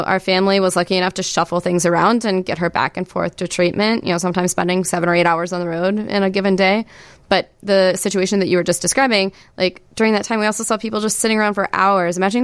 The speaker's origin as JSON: {"language": "English", "region": "Iowa", "country": "United States", "tie": "born or raised there", "said": "I grew up in Iowa, in a town of like 25,000 people."}